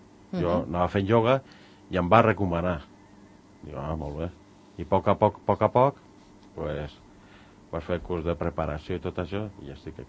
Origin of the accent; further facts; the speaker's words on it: Barcelona, Catalonia, Spain; Jo soc d'aquí a Barcelona.